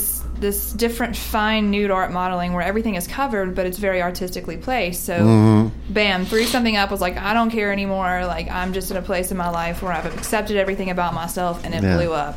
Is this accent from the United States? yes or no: yes; Alabama, United States; I'm from Alabama, and I am here currently.